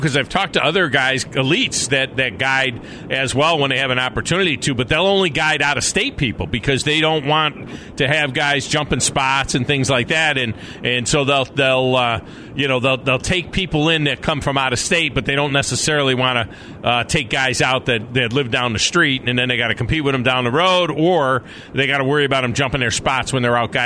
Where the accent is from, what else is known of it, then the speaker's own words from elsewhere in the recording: New York, United States; I remember my days growing up in Western New York and fishing Cayuga Lake